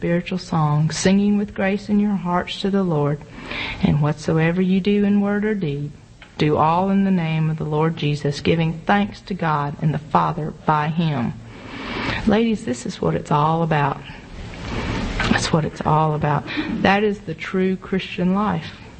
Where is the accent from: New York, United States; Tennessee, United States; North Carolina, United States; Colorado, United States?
Tennessee, United States; Collierville; we just usually say we're from Memphis because nobody knows where Collierville is.